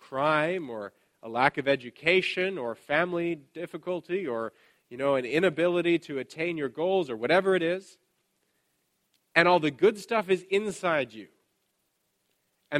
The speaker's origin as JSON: {"language": "English", "country": "Canada", "said": "I'm a Canadian, I got to be careful saying this"}